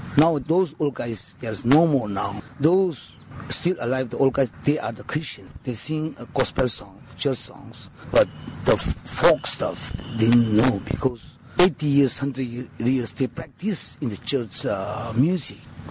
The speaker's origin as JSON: {"language": "English", "region": "Manipur", "country": "India", "said": "I'm from Manipur and I'm Thangkhul tribe from Manipur state. I'm living in the Myanmar border. I'm living in the jungle. … I'm a folk musician and composers"}